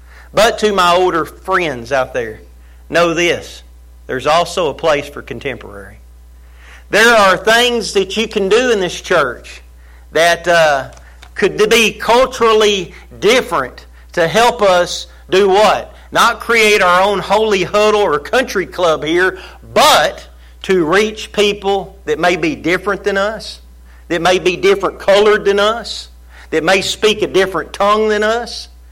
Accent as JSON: {"language": "English", "town": "Mineola", "country": "United States", "tie": "born or raised there", "said": "I didn't want to leave Mineola, right? That was my hometown, my home store."}